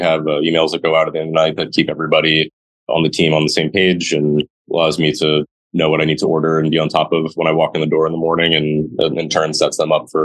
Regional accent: New York City, New York, United States; So I grew up on the Upper West Side in a native New Yorker and studied film in college.

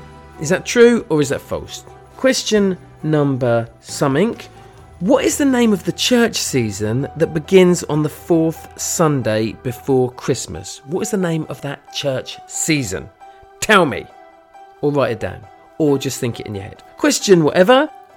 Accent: United Kingdom; See, that's because I'm British, though.

